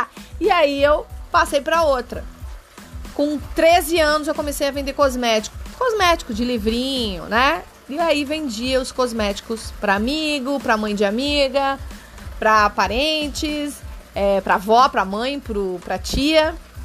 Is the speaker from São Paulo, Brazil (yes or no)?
yes; São Paulo, Brazil; sou leonina, sou paulista, moro entre Rio e São Paulo.